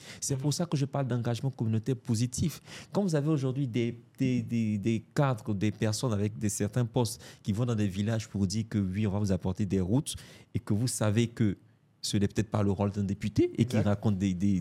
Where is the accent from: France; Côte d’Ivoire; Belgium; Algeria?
Côte d’Ivoire; Chez nous, en Côte d'Ivoire, on n'a même pas la notion de sympathisant.